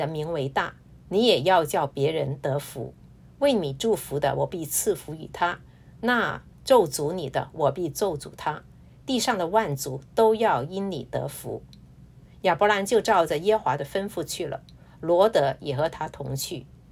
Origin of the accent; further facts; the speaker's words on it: China; now in United States; 就像我们当年从中国移民到美国一样哈，可能刚刚来的觉得日子好慢哈，但是我们回头看看来时的路，像我自己30年就这样过去了